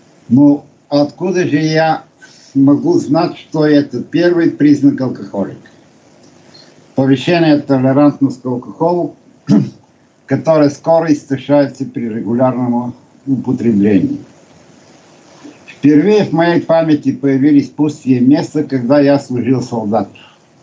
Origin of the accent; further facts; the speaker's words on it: Bulgaria; Russian is a second language; поскольку русский не является мой родным языком. Я из Болгарии.